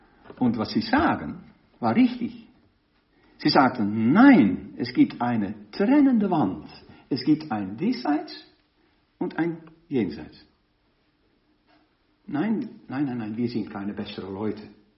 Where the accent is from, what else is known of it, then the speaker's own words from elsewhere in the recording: Rotterdam, South Holland, Netherlands; moved away as an adult; ich bin in Rotterdam geboren und habe dort bis 1976 gelebt, als ich für mein Studium nach Kampen zog, für die Theologie. Aber ab und zu bin ich da zurückgekommen. Und vor 4 Wochen bin ich wieder ins alte Hafenviertel zurückgekehrt.